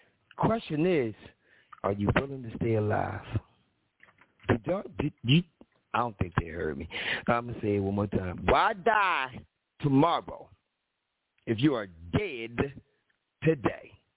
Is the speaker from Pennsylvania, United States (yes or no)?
yes; Philadelphia, Pennsylvania, United States; just like he said, he's from Compton, I'm from Philly. I'm a whole different type of terminology.